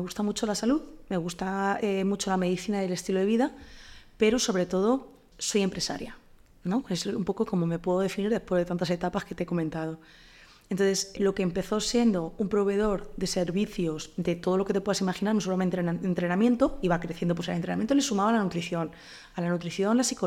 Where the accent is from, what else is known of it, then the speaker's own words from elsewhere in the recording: Ciudad Real, Castilla-La Mancha, Spain; soy de Ciudad Real